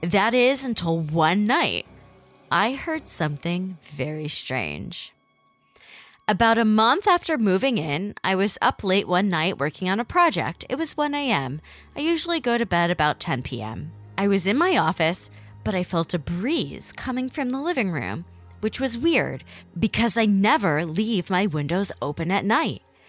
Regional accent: Boston, Massachusetts, United States; I'm from Boston, and I'm lucky to have a lot of friends here

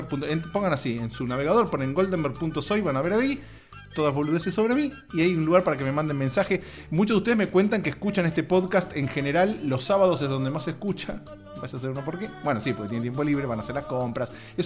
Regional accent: Argentina; moved away; mi país, un país al que quiero, que extraño, que estoy lejos, pero que estoy cerca.

